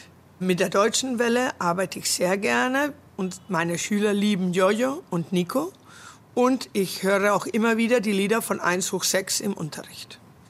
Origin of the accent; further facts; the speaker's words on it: Venezuela; German is a second language; ich komme aus Venezuela und ich bin im Jahr 1966 geboren.